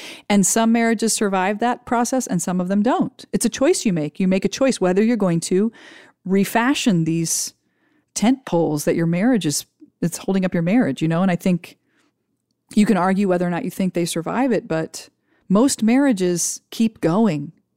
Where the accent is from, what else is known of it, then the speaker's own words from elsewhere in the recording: Ohio, United States; moved away; When I grew up in Ohio, I suspected I would just get married and have a bunch of kids, because that's what everybody did.